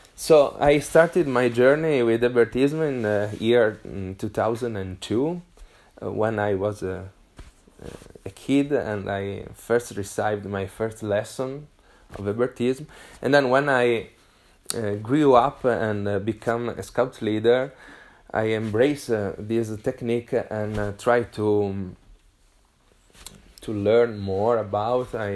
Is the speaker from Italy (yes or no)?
yes; Italy; English is a second language; from Italy, and I am a scout.